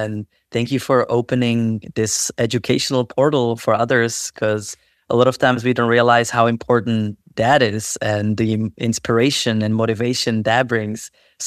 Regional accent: Czechia; at an early stage when I grew up with shaman in Czech Republic

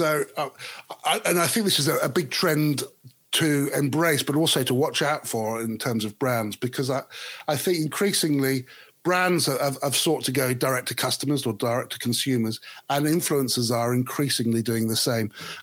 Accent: England, United Kingdom; also born or lived in Australia; So I'm ostensibly English. I grew up in England.

